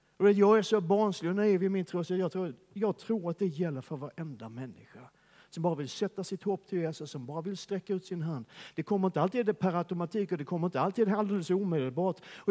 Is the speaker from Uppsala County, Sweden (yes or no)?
no; Skåne, Sweden; jag kommer från Skåne där det aldrig är mörkt, utan det är alltid solsken, det är alltid varmt, det är alltid underbart, det är alltid härligt, det är alltid ljuvligt.